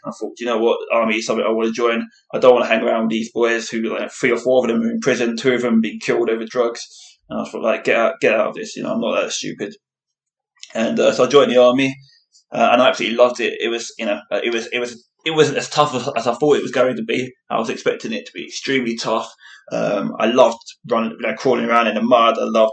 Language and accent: English; London, United Kingdom; born there; So I was born in London, the east end of London in England. Quite a rough area when I was younger.